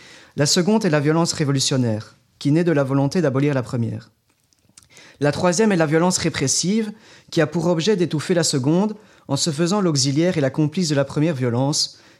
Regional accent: Belgium; on est belge francophone, donc on a un petit peu ce biais d'être tout le temps centré sur la France

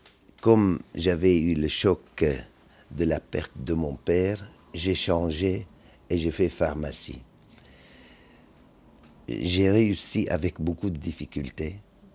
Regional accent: Syria; French is a second language; moved away as an adult; also born or lived in France; Je suis d'origine syrienne, et j'ai quitté la Syrie, pas parce que j'étais amoureux, que je suivais une fille, hein. Non, c'était pour étudier.

